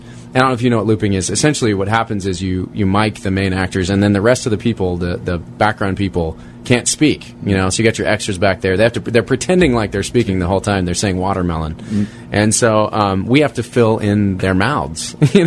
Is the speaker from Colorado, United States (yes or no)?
yes; Colorado, United States; also born or lived in Central California / Massachusetts; Kind of did a lot of the growing up in Colorado, a lot of the formative years, high school stuff, like in Colorado.